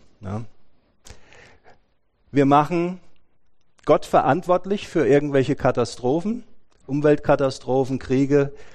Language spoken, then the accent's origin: German; Germany; dass wir als Deutsche, also ich zumindest, ja, sehr oft so gepolt sind